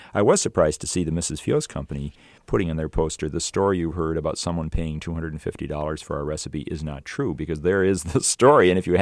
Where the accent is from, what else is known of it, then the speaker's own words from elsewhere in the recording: Utah, United States; They know I'm from Utah, and they want to keep me up to date on things